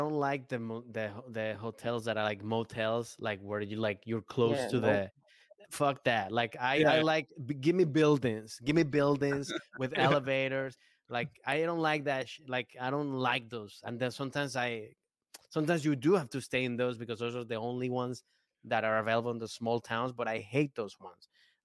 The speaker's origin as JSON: {"language": "English", "country": "Venezuela", "tie": "born or raised there", "said": "I grew up in Venezuela"}